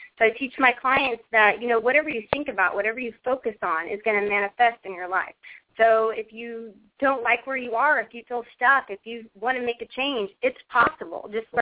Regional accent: Dallas, Texas, United States; Yes, I grew up in the Dallas area, and my whole life I battled with self-esteem and weight issues.

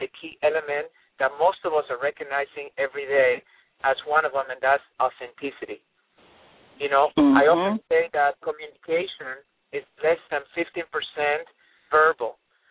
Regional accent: Colombia; Now, I grew up in South America, in Colombia

